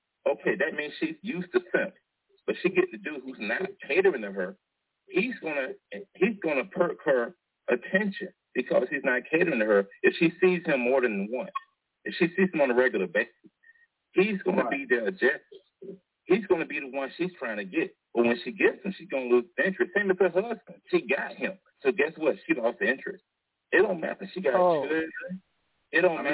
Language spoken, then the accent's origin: English; Atlanta, Georgia, United States; When I'm from Atlanta, I've been in Atlanta most of my life. I'm very local.